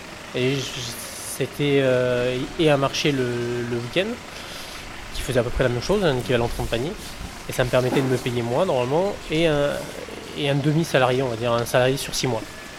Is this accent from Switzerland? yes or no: no; Provence-Alpes-Côte d'Azur, France; c'est mon quartier, c'est, je viens d'ici, moi. Je suis né au Chetavie, j'ai habité à la Belle de Mai, je suis à l'école au boulevard d'Ada, en primaire ici, donc c'est un peu mon quartier.